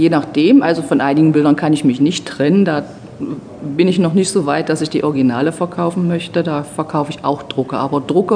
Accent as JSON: {"language": "German", "region": "Lower Saxony", "country": "Germany", "tie": "born or raised there", "said": "Die süße Tour läuft zwischen Sachsen-Anhalt und Niedersachsen und immer entlang der Zuckerfabriken und der Zuckerrübenforschung. Und da ist ja auch meine Heimat."}